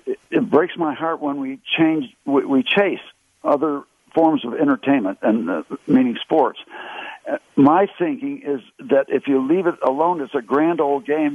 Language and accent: English; Connecticut, United States; We had to beg the Pirates to sign me when I came out from Connecticut to try out in 1960.